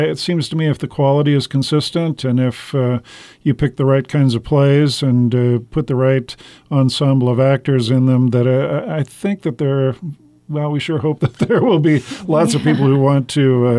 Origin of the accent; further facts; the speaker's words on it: Billings, Montana, United States; moved away; also born or lived in Seattle / San Diego; Well, I grew up here in Billings and then left for about 40 years and moved back here about 8 years ago.